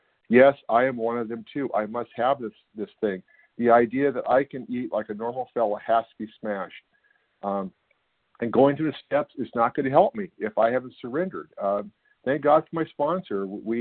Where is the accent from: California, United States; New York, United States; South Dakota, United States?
California, United States; I'm from California.